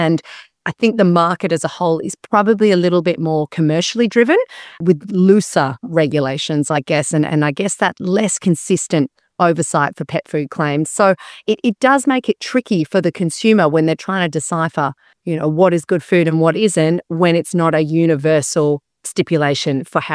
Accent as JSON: {"language": "English", "town": "Sydney", "region": "New South Wales", "country": "Australia", "said": "and I'm from Sydney, Australia, and that's where I'm working at the moment."}